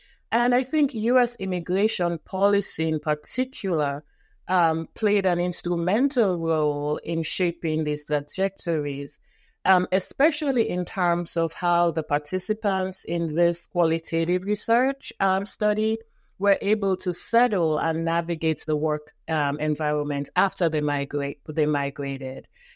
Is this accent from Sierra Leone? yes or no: yes; Sierra Leone; moved away as an adult; now in United States; I am originally from Sierra Leone, West Africa, and I moved to the U.S. at the age of 18 to live with my aunt, who had migrated many years prior.